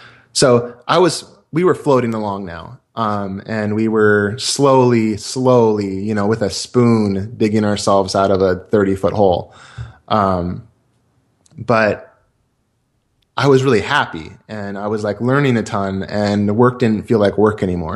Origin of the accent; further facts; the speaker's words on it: California, United States; now in Washington, United States; And, little background, I grew up in the Bay Area and moved to Washington State.